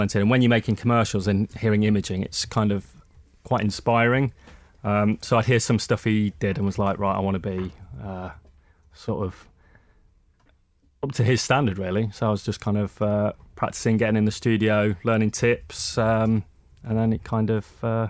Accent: Leicester, East Midlands, United Kingdom; Okay, I'm from a place called Leicester, which is in the East Midlands. I started off at my local station, Leicester Sound, is now Capital

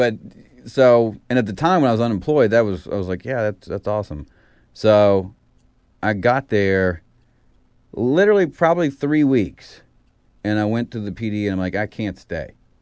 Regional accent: Lexington, Kentucky, United States; I was born and raised in Lexington. That's where I started.

